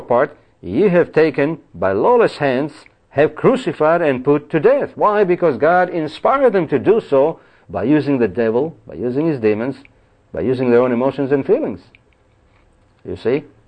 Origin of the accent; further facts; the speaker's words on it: Israel; growing up in Israel, going to the synagogue in Israel